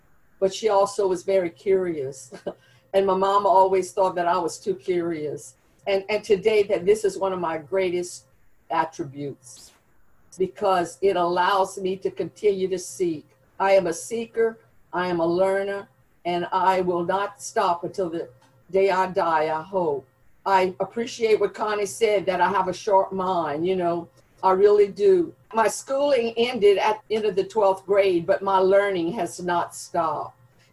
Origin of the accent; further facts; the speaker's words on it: Louisiana, United States; accent: Cajun; I will describe in my own language, in my own Cajun accent, with this South Louisiana drawl, from my own point of view